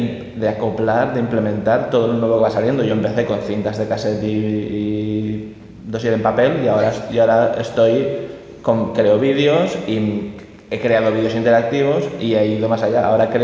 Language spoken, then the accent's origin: Spanish; England, United Kingdom; Spanish is a second language; sobre todo como yo soy inglés, usar los medios técnicos para aumentar la exposición a la lengua de mis alumnos